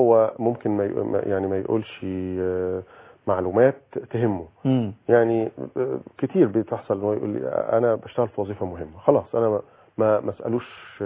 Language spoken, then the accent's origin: Arabic; Egypt